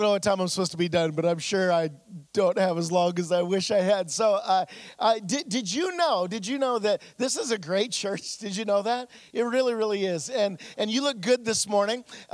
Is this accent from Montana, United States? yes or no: yes; Montana, United States; We come from Montana where the men are men and so are some of the women.